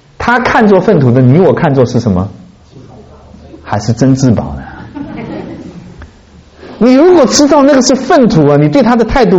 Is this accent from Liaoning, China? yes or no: no; Hunan, China; 听说在湖南，就是我的家乡，前几年有一次发生两个村子的人啊